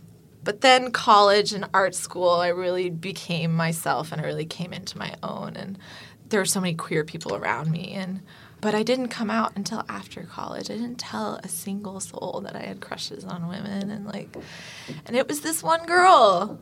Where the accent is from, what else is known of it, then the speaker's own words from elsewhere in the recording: Dallas, Texas, United States; I'm from Dallas, Texas.